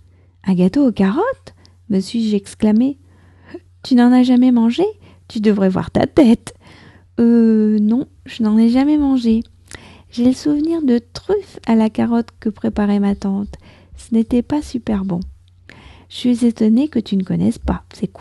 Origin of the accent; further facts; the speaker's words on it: France; je suis française, j'habite près de Paris